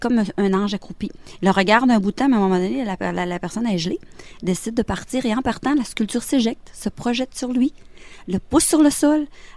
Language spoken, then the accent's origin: French; Kenogami, Quebec, Canada; j'ai été élevée à Kenogami, pas loin de l'île Sainte-Cécile. Je demeure à Chipcha depuis que je suis mariée.